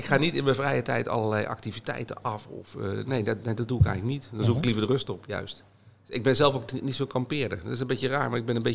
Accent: Randstad, Netherlands; now in Zeeland, Netherlands; Nee, want ik kom niet officieel uit Nijmegen. Ik kom uit de Randstad. Maar ik heb altijd wel een hang naar Amsterdam.

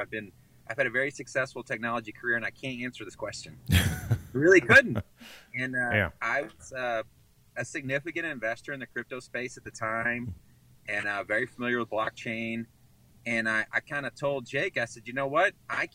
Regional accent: Texas, United States; And I'm originally from Texas, so my son and I were on Facebook.

